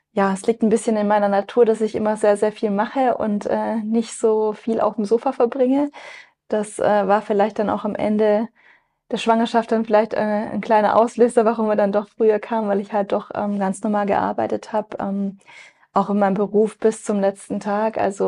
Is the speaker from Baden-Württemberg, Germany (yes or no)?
yes; Besigheim, Baden-Württemberg, Germany; Ich bin 29 Jahre alt. Ich komme aus Besigheim, ist in der Nähe von Stuttgart.